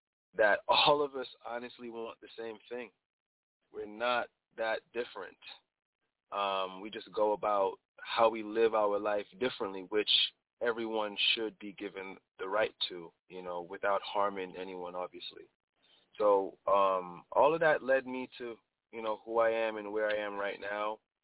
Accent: Jamaica; now in United States; in a foreign land, you know, in the beginning as a youth, just trying to figure out how to maneuver America and still maintain my culture, which is being Jamaican.

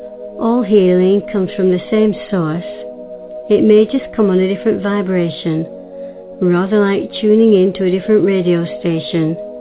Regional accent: United Kingdom; And as I said, I'm from the United Kingdom

